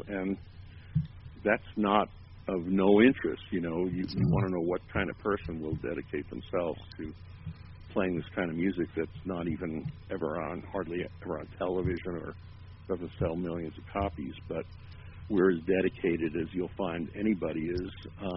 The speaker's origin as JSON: {"language": "English", "region": "New York", "country": "United States", "said": "I'm a New Yorker kid who got into the folk music boom and then found out about … he changed my life that way."}